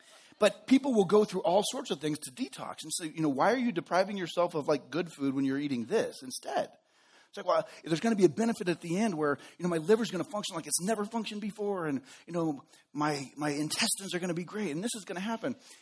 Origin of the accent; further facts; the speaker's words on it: Golden Valley, United States; Growing up in Golden Valley, when we would play baseball or play football or play soccer, we would always go to the open field